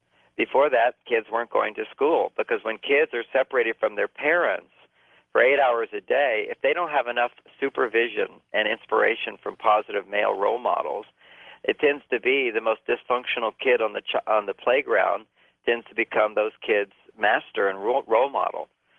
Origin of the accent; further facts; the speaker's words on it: Houston, Texas, United States; I know that's a concern growing up in Houston.